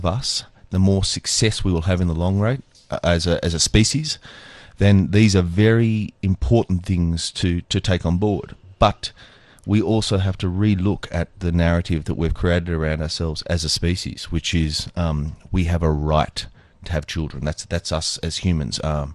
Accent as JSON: {"language": "English", "country": "Australia", "lives_now": "South Africa", "said": "Okay, I came here as an Australian."}